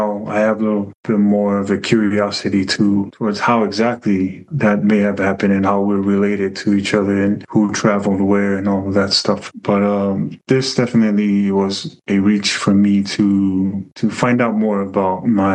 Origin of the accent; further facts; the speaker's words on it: Tonga; I grew up in Tonga. I know as much as I took in from when I grew up in Tonga about Tongan history